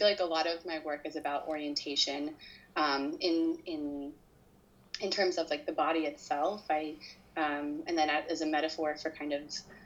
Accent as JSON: {"language": "English", "town": "Chicago", "region": "Illinois", "country": "United States", "tie": "born there", "also_born_or_lived": "Los Angeles / New York", "said": "I am an American. I was born in Chicago. I lived in LA and I lived in New York"}